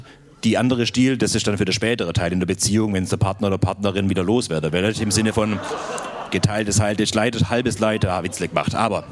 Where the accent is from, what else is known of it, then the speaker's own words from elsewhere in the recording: Baden-Württemberg, Germany; Also habe ich gedacht, ich bin ja effizienter, gebürtiger Schwabe.